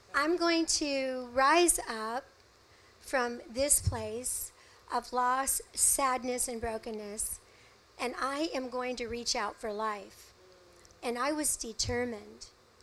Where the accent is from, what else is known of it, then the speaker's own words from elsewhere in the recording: California, United States; also born or lived in Texas; I moved back here to California from Texas. And I was born and raised here, so I came back home.